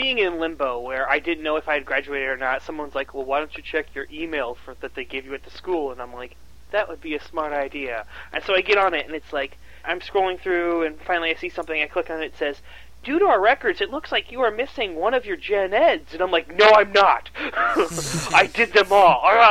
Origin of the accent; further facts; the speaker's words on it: Baltimore, Maryland, United States; now in Frederick, United States; I'm not just a local anymore. I'm from Baltimore.